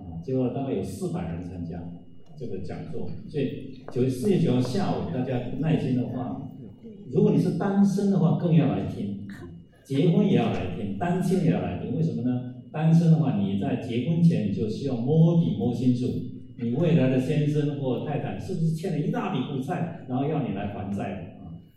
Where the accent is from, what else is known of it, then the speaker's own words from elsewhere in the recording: Taiwan; 我是台湾来的